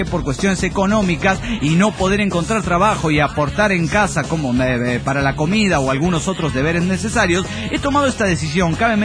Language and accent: Spanish; Mexico; Cuando regresé a México me sentí algo inestable, con miedo y confundido de cómo en tan pocos años había cambiado tanto mi México lindo y querido.